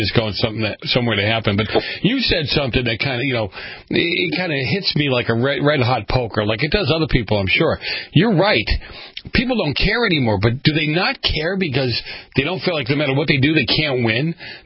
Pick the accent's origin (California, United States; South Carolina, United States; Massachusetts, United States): Massachusetts, United States; Boston; You're exactly the person when I was a teenager growing up in Boston I wanted to meet, you know?